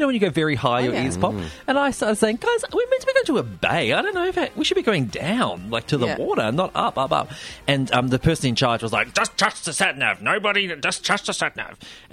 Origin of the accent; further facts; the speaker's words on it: Melbourne, Victoria, Australia; But I was from Melbourne.